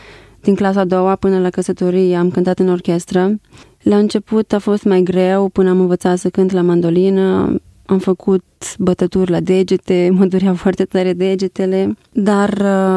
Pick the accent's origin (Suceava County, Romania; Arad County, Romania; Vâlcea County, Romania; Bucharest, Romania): Suceava County, Romania; Ipotești; Am născut în Suceava în anul 1989 și am crescut în Ipotești.